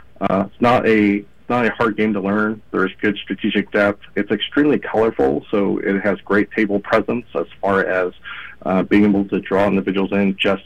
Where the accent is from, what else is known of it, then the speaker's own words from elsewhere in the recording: California, United States; I'm originally from California, and it wasn't until I moved to the Northwest